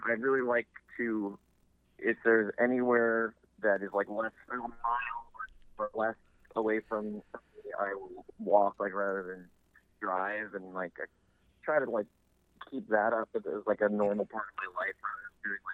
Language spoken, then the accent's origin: English; Long Island, New York, United States; we're originally from Long Island, New York, so kind of the whole like Northeast is sort of our where we started out touring